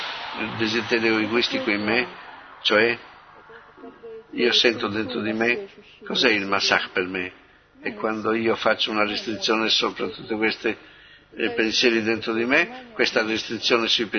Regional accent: Moscow, Russia; vengo da Mosca

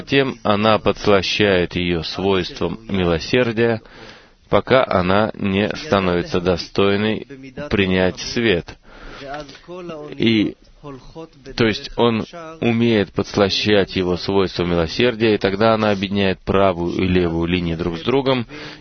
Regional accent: Beersheba, Southern District, Israel; из Бершевы.

